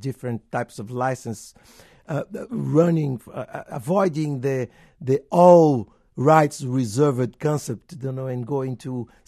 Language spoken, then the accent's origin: English; Bahia, Brazil; English is a second language; And I had already given a contribution in my hometown, Bahia, where I was secretary, cultural secretary in the 80s, in the 90s, 80s and 90s.